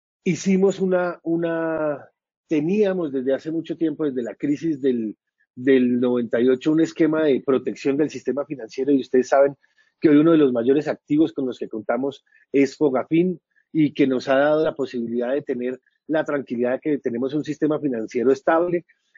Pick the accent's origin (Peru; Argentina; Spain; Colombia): Colombia; el confinamiento específico que todos decidimos como colombianos para proteger la vida